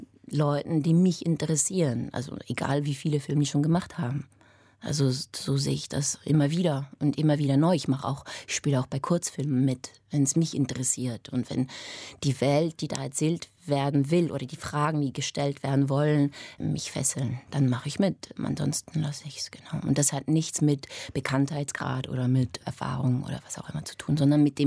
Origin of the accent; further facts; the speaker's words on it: Bern, Switzerland; accent: Bernese German; first language Swiss German; German is a second language; also born or lived in United States; weil ich dreisprachig aufgewachsen bin. Meine Muttersprache ist tatsächlich Schweizerdeutsch, also Dialekt, Berndeutsch sogar. Die erste Sprache, die ich aber gesprochen habe, war Englisch.